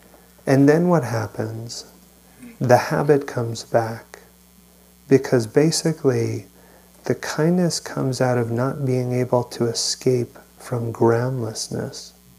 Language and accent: English; New York, United States; I grew up in New York and was out here for 9/11.